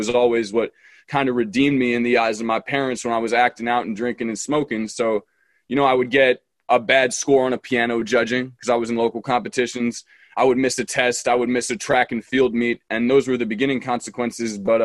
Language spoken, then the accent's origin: English; Washington, District of Columbia, United States; And I was born and raised in Washington, D.C., but Vermont's always been close to my heart.